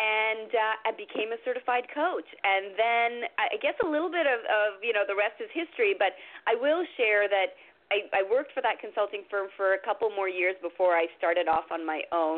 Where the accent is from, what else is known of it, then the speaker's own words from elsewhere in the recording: Toronto, Ontario, Canada; I went to the Richard Ivey School of Business in Canada, which is where I'm from Toronto.